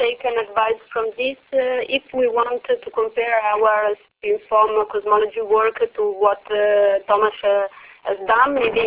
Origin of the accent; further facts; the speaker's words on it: Marseille, Provence-Alpes-Côte d'Azur, France; English is a second language; from Marseille.